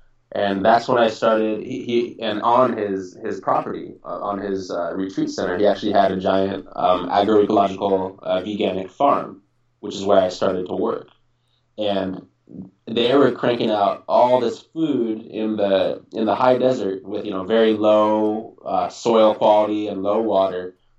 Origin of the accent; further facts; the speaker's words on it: California, United States; I came from California, where I'm from, in the Bay Area, to Ithaca, New York, where Cornell is.